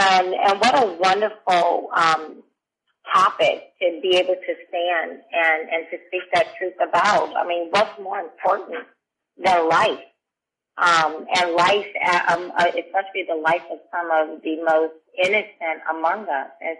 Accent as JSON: {"language": "English", "region": "Alabama", "country": "United States", "tie": "born or raised there", "said": "I'm black, growing up in Alabama, everybody's saved."}